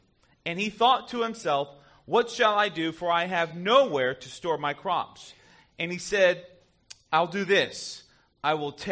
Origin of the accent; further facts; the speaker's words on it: Florida, United States; If you don't know, I grew up in South Florida. In the age of 70s and 80s, you didn't wear sunscreen, right?